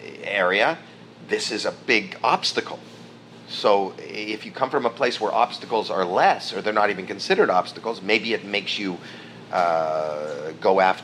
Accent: Northeast, United States; we're from the Northeast and there's just more per capita, more people.

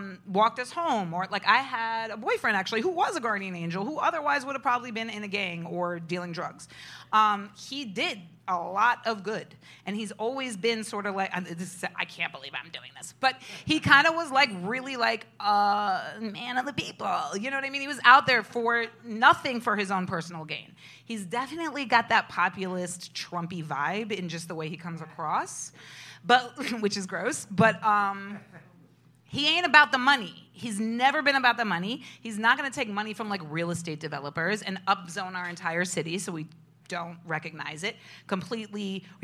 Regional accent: New York City, New York, United States; I grew up in Hell's Kitchen, so I don't know how many of you know what Hell's Kitchen was like in the 80s and 90s.

